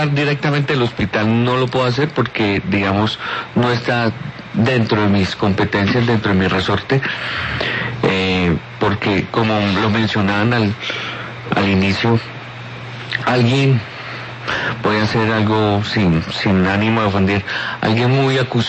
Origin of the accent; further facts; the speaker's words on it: Manizales, Caldas, Colombia; also born or lived in Bogotá / Cali; yo nací en Bogotá y al año mi madre me llevó a Manizales, pues ellos eran de Manizales, de esa región. Y ahí me crié, hice mi primaria, mi bachillerato, hice mi pregrado, o sea, toda la parte de la universidad. Posteriormente estuve en Cali, presté servicio en Cali